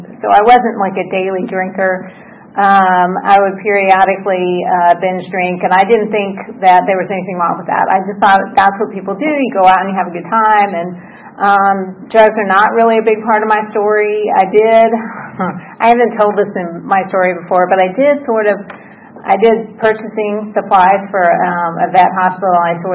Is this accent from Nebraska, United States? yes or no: no; San Francisco, California, United States; born there; I was born in San Francisco and ended up here because of my grandparents. And we moved around very often, every 6 months to a year.